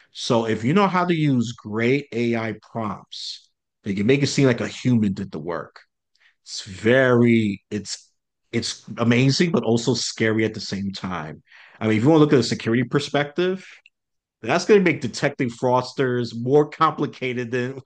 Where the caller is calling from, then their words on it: New York City, New York, United States; I am coming from the rotting apple. I mean, the Big Apple, New York City.